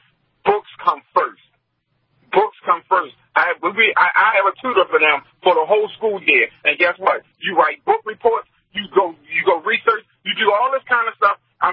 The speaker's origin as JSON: {"language": "English", "town": "Queens", "region": "New York", "country": "United States", "tie": "born or raised there", "said": "You know, where I came from, we came from the Queens Projects, and we came from the concrete ghetto, Jackson Heights. Anyone knows anything about New York, you already know what Jackson Heights is."}